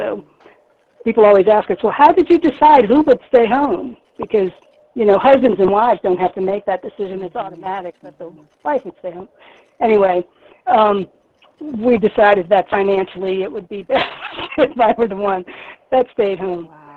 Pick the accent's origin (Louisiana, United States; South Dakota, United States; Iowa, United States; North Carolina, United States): Louisiana, United States; New Orleans; I was born in New Orleans and grew up there. I was part of a very large Catholic family.